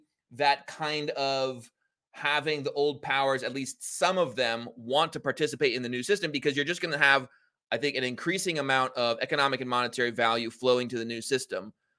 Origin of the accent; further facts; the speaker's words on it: United States; Well, I do think at least in America, where I'm an American, you know, we have freedom of speech.